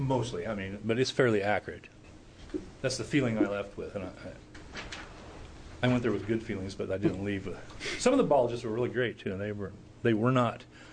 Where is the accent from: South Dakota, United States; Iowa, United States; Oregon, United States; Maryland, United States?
Oregon, United States; Lebanon; I'm from Lebanon, Oregon. I've lived here for 57 years. I was born here. I'm only a second-generation Oregonian, but I'm proud of that fact, too.